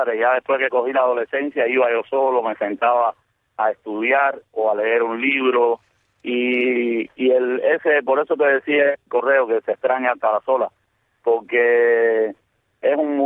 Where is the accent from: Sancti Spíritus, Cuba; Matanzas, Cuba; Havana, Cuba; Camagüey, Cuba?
Havana, Cuba; Guanabacoa; born there; yo nací en una humilde casa en el municipio de Guanabacoa, uh-huh. Un reparto que le llaman Bacuranao, es un nombre aborigen, Bacuranao Pueblo. Era como un callejoncito de gente muy pobre, muy pobre. Y ahí viví mis dos primeros